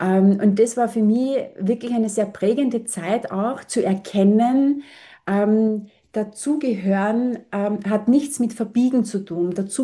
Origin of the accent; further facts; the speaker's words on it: Vienna, Austria; Ich bin in Wien geboren.